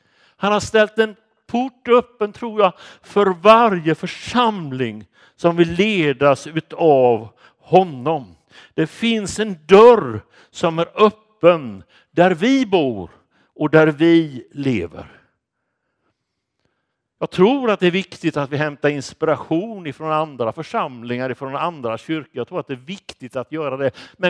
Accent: Småland, Sweden; Jag är ju smålänning, som ni kanske vet. Och där säger vi inte begrunda, utan där säger vi att vi ber och grunnar.

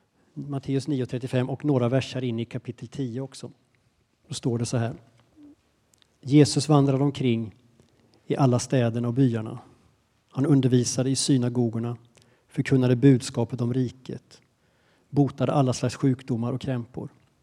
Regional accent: Vadstena, Östergötland, Sweden; jag är från Vadstena från början. Bodde mina första 20 år där.

